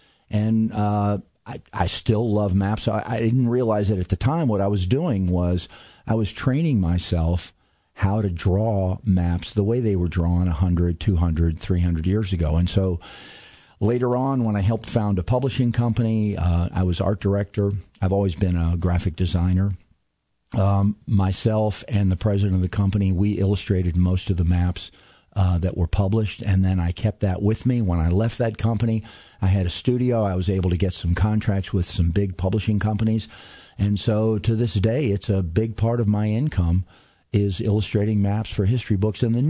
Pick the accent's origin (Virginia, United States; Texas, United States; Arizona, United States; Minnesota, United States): Virginia, United States; Richmond; born there; also born or lived in Latin America; I was born in Richmond. I've lived all over the United States and in Latin America, but I've always been fascinated specifically by Virginia history. I was born in the early 50s